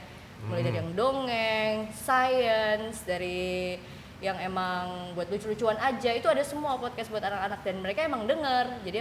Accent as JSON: {"language": "Indonesian", "country": "Indonesia", "said": "Udah, aku bilang dari Indonesia. Indonesia, where is that? Jadi aku bilang Bali."}